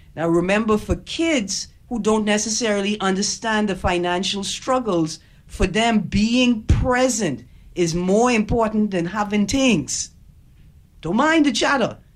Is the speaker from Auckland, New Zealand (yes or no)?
yes; Auckland, New Zealand; I'm from Auckland, I cheap, I ain't going to spend it.